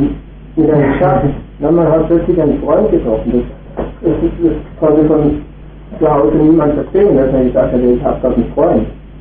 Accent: Essen, North Rhine-Westphalia, Germany; ich komme aus Essen

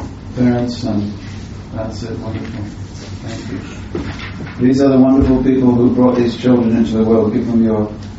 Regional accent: United Kingdom; As British, sometimes we're a little clumsy with our metaphors.

